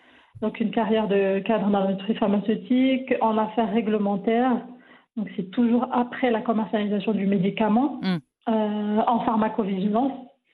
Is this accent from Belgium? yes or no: no; Paris, Île-de-France, France; also born or lived in Champagne-Ardenne, France; Je suis née en Champagne-Ardenne, dans l'Est français. J'ai passé les premières années de ma vie là-bas, avec mes parents et grands-parents. J'ai déménagé à Paris très jeune